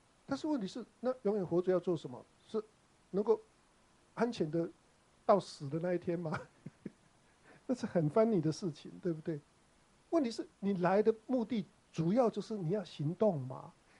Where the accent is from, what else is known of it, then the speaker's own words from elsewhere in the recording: China; 好像跟我们中国人的因果是很相近嘛